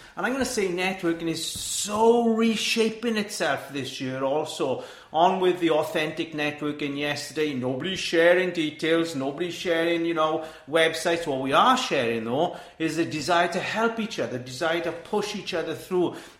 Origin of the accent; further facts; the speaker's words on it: Wales, United Kingdom; I mean, I'm Welsh speaking, I'm pretty cool, I can do this off my tongue, but, I mean, my Deb is still doing the Llandeilo thing, which is almost criminal when you're a Welsh person.